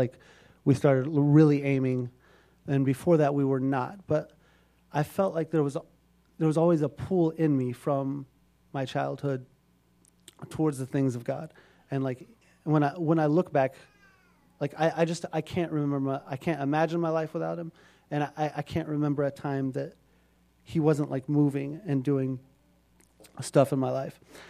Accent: Missouri, United States; I'm from Missouri, but I was born in a small town in Missouri that most of you would not know, even if you were from Missouri

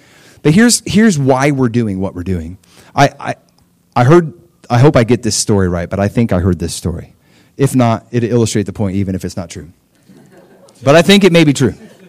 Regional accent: United States; And I'm thinking, because I'm an American, right?

